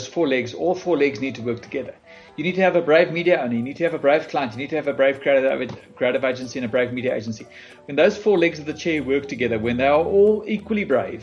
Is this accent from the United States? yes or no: no; Bloemfontein, Free State, South Africa; For me, I think growing up in Bloemfontein was actually a privilege. I think, first of all, you grow up in a very, I think the Free State at the time was still a little bit innocent in a way.